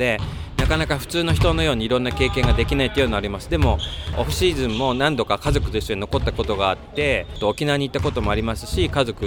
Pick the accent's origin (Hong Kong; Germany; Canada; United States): United States; now in Kumamoto, Japan; アメリカの出身の自分の町も割と静かなところの出身なので、熊本の静かな雰囲気っていうのが気に入ってて